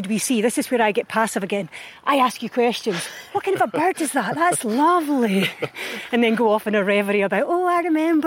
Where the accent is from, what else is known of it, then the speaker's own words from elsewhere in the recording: Causewayhead, Scotland, United Kingdom; So I grew up in Causewayhead, which is a village at the foot of the Wallace Monument.